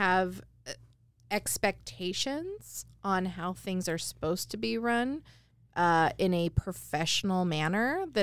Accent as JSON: {"language": "English", "town": "Sammamish", "region": "Washington", "country": "United States", "tie": "born or raised there", "said": "I was raised in Sammamish before it had a name. It was just unincorporated King County."}